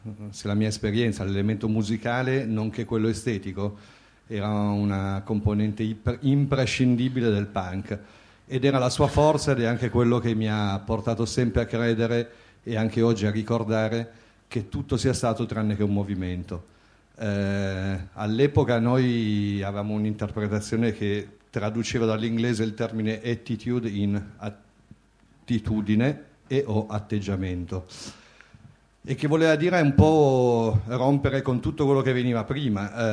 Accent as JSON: {"language": "Italian", "town": "Turin", "region": "Piedmont", "country": "Italy", "lives_now": "Milan, Italy", "said": "sono di Torino, ma in qualche modo sono arrivato a Milano. Mi ci ha portato il punk all'inizio e poi mi ci ha portato altre storie adesso, per cui vivo in questa città."}